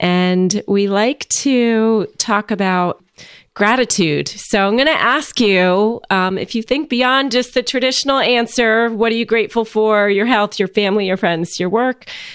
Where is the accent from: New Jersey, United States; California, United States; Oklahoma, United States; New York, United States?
New Jersey, United States; You know, I'm from New Jersey.